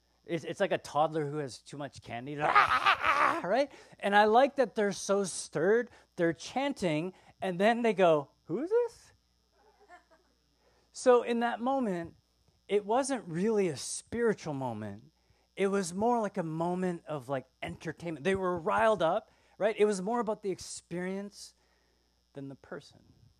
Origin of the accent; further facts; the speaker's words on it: Canada; now in United States; I was coming back recently from out of the country, and I have a green card. I'm Canadian.